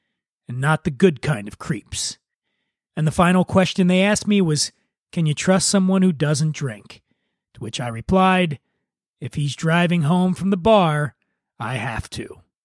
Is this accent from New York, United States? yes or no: no; Philadelphia, Pennsylvania, United States; now in Los Angeles, United States; How does it compare to Philly, my hometown of Philly?